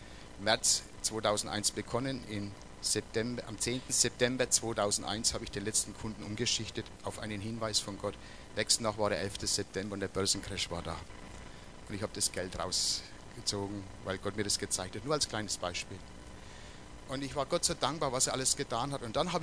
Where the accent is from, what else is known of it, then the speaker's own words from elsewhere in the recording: Bavaria, Germany; Bei uns in Oberfranken gibt es diese Thüringer Coburger Bratwürste, die schmecken gut.